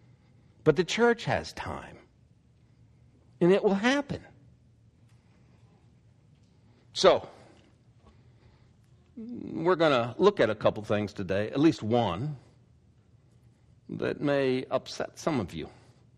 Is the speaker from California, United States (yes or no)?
no; Portland, Oregon, United States; One was from my hometown, Portland, Reed College. In fact, my house was just up the street from it.